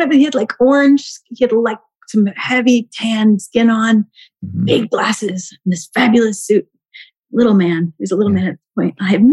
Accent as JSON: {"language": "English", "country": "Canada", "said": "And I'm Canadian as well. So like, forget about it. You know, I don't think I've ever been late a day in my life."}